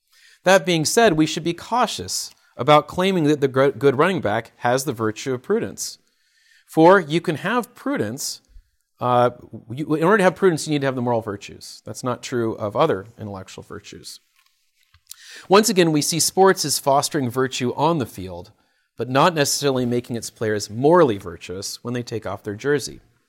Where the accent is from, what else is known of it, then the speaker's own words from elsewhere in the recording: Portland, Oregon, United States; I am from Portland, Oregon, where our greatest skater, anybody know her name?